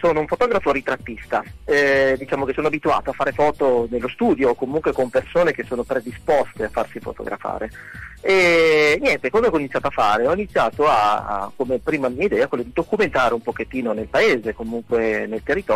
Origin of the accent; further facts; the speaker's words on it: Poirino, Piedmont, Italy; alla fine ho cominciato a documentare nel mio paese, io sono di Poirino, di Torino Sud